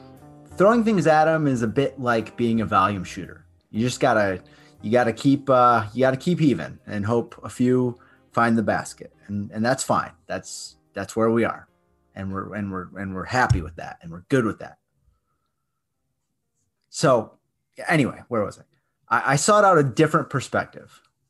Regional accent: Michigan, United States; Growing up in Michigan, I remember watching it on Pass.

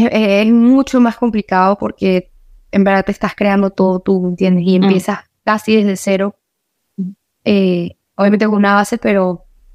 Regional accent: Venezuela

